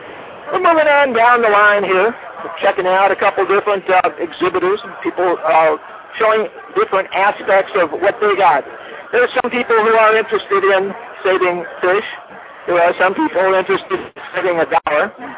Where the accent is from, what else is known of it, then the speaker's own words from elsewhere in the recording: United States; I mean, growing up in the United States, not a lot of geography